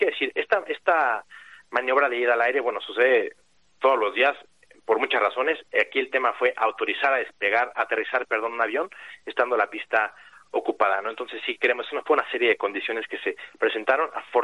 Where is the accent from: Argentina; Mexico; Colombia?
Mexico; Los pilotos mexicanos venimos al aeropuerto de Ciudad de México